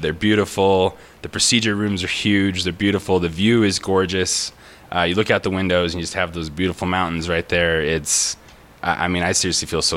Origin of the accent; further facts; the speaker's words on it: Utah, United States; also born or lived in Ventura, California; So I'm from Utah. Went to medical school there as well. And then I did my residency in Ventura, California.